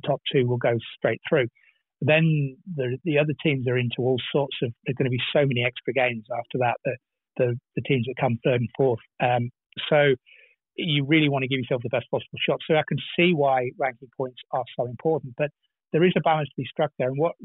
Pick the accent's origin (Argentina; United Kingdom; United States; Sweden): United Kingdom; England; now in Australia; as an Englishman who's lived in Australia for 20-odd years